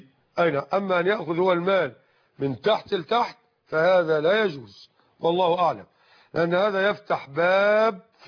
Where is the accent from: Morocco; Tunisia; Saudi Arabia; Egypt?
Egypt